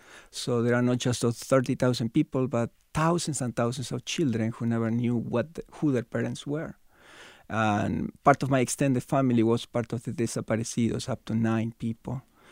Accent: Argentina; I grew up in Argentina, and I lived through not one but two military dictatorships.

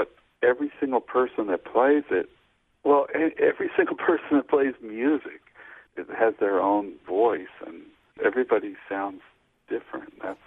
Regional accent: Colorado, United States; I grew up in Colorado, and just about every summer and some winters, we drive from Colorado up to Two Harbors

